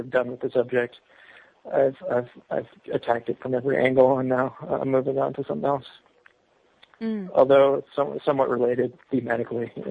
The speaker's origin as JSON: {"language": "English", "town": "Los Angeles", "region": "California", "country": "United States", "tie": "born or raised there", "said": "I grew up in Los Angeles."}